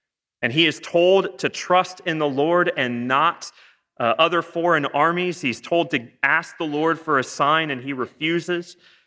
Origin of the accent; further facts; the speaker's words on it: Ohio, United States; I'm from Northeast Ohio, so it's sacrilege not to watch A Christmas Story way too much.